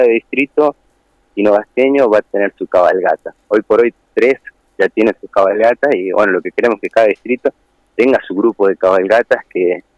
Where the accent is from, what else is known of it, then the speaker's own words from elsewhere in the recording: Catamarca, Argentina; Catamarca es todo para mí, o sea, mi pueblo.